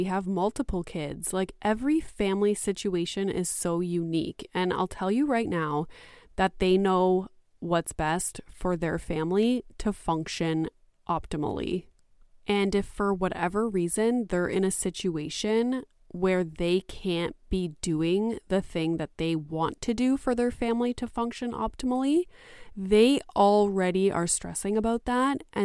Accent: Canada; I am Canadian

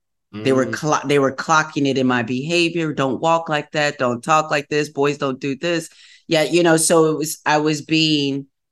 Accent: Wisconsin, United States; You know, growing up in the Midwest, you know, kind of a small box, a little bit, a small pond.

